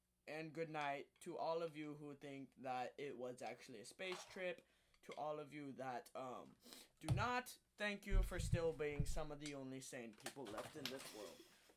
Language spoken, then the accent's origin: English; United States; I love being an American.